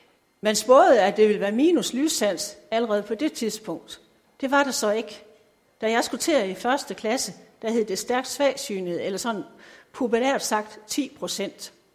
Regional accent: Sønder Felding, Central Denmark Region, Denmark; Og sådan gik det til, at jeg kom til at gå i en ganske almindelig folkeskole hjemme i Sønder Felling.

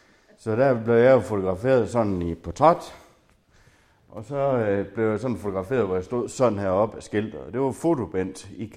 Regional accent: Hillerslev, North Denmark Region, Denmark; Jeg voksede op i Hillerslev

